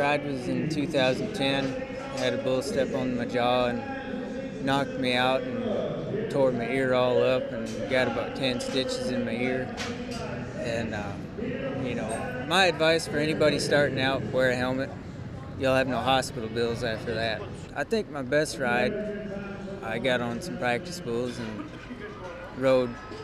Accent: Mayville, Michigan, United States; Oh, I'm from Mayville, Michigan. They got me on the draw sheet as Hartford, but, you know, that's all right.

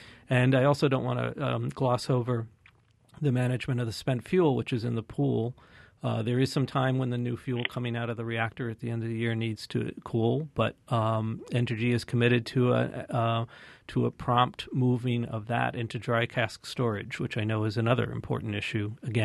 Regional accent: Brattleboro, Vermont, United States; I grew up in Brattleboro. My whole life in Vermont was with that plant operating.

